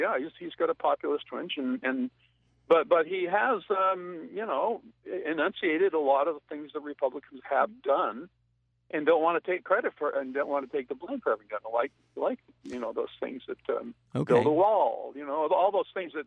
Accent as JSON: {"language": "English", "region": "Vermont", "country": "United States", "said": "I'm from Vermont, obviously"}